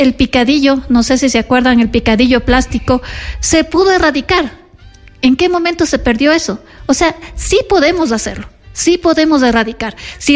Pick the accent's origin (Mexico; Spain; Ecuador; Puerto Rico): Ecuador; Ambato, Tungurahua; esa esencia que somos como ambateños